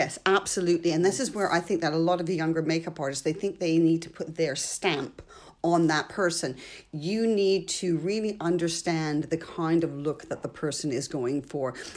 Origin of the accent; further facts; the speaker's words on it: Canada; also born or lived in France; But my father's Canadian. My mother's French. I was born in France. We moved to Canada when I was six.